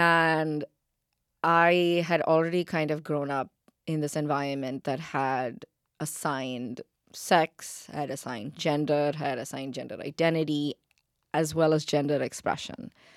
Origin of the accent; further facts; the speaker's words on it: Chennai, Tamil Nadu, India; when I was young and in India, especially growing up in Chennai, which is, you know, moderately conservative, not as modern as like Mumbai where you grew up, or Delhi.